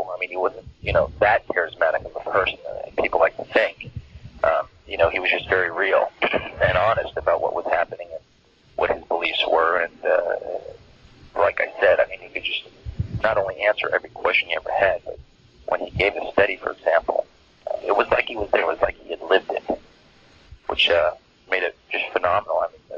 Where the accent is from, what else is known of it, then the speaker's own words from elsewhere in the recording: Bangor, Maine, United States; Well, I grew up in Bangor, Maine, of all places. And, you know, after I was a small-town high school kid, I just wanted to get out and make it to L.A.